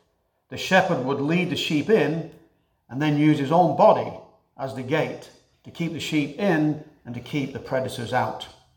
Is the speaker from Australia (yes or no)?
no; England, United Kingdom; Well, I grew up in Northern England, a place known for raising wool sheep on the moors.